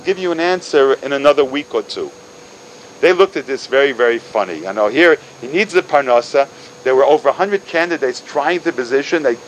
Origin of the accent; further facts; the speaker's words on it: Seattle, Washington, United States; born there; I was born in Seattle. He was a Rav there for 12 years.